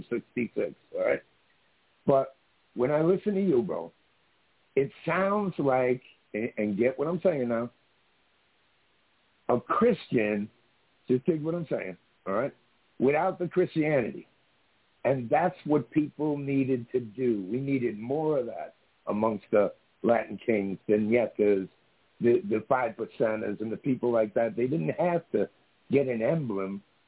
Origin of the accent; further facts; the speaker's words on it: Ireland; I'm an Irishman, born in the gutter.